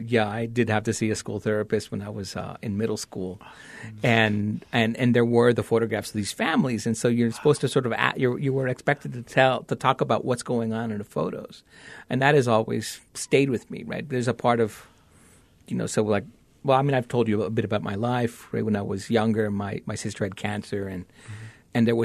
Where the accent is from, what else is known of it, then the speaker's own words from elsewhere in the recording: California, United States; I'm growing up in Northern California.